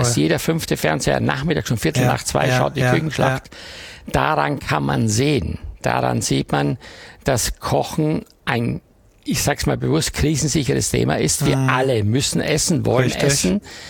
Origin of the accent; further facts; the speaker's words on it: Styria, Austria; wir haben ja bei uns in der Steiermark also immer als Referenz gehabt zu Hause, wenn jemand kam, einen sogenannten Mehlspeisenteller.